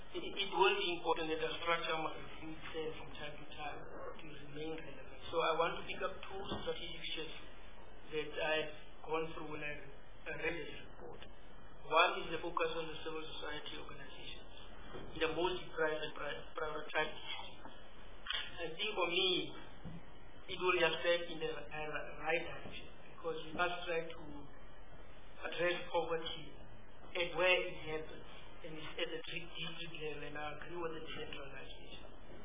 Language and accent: English; Northern Cape, South Africa; I'm not from Limpopo, I'm from Northern Cape.